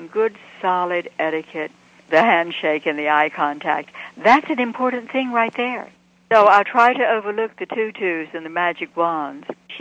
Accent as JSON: {"language": "English", "region": "the South", "country": "United States", "tie": "born or raised there", "said": "I was one of them. I grew up in the South."}